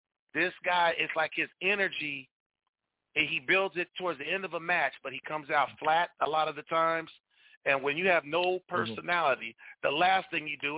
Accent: Texas, United States; I grew up in Texas.

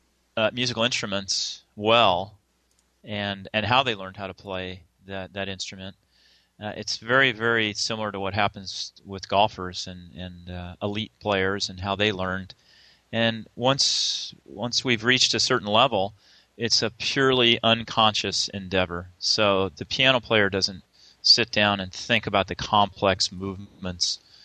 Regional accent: Eugene, Oregon, United States; And growing up in Eugene, Oregon, the hotbed of track and field in the United States

